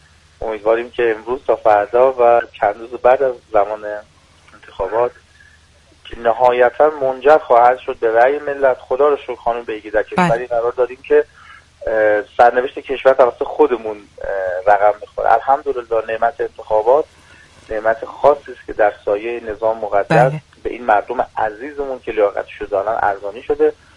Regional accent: Iran; توصیه مجددا باز هم به عنوان یک ایرانی

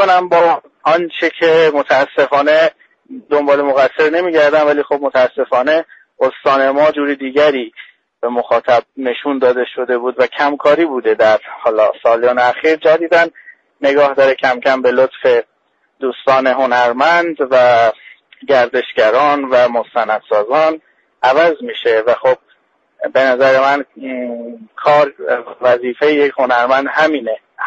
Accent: Sistan and Baluchestan, Iran; سیستان بلوچستانی مهم بود این بود که چهره متفاوتی از این استان

